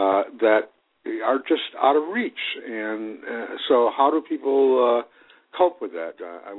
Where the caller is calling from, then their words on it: Vermont, United States; from Vermont.